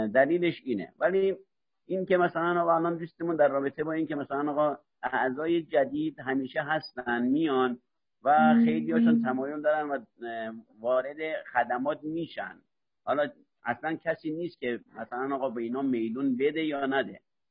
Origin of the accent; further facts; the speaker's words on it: Neyshabur, Razavi Khorasan, Iran; به قول ما نیشابوری ها